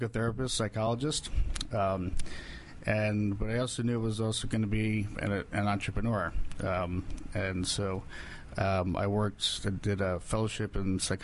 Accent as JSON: {"language": "English", "town": "Carmel", "region": "New York", "country": "United States", "said": "Carmel, New York."}